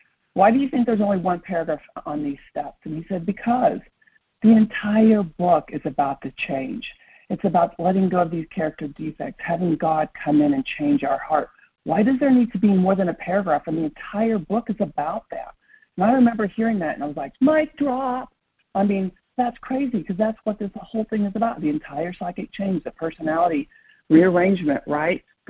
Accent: Tulsa, Oklahoma, United States; From Tulsa, Oklahoma, recovered compulsive overeater and bulimic.

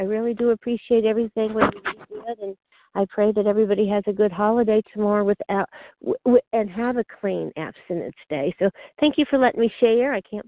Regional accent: Roanoke, Virginia, United States; I'm from Roanoke, Virginia, and I have been in OA for maybe 5 years

